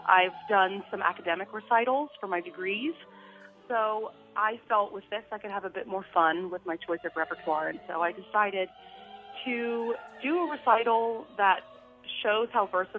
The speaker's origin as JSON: {"language": "English", "town": "Destrehan", "region": "Louisiana", "country": "United States", "tie": "born or raised there", "said": "I grew up in Destrehan, Louisiana."}